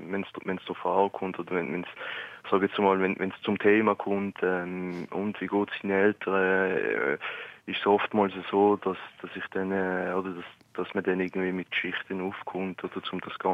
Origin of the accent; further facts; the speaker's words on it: Allschwil, Basel-Landschaft, Switzerland; ich bin ursprünglich aus dem Basel-Land, aus der Basel-Land-Region, also noch bei Basel-Stadt, aus Halschwil. Ich bin jetzt aber mittlerweile, glaube ich, im Kanton Zürich.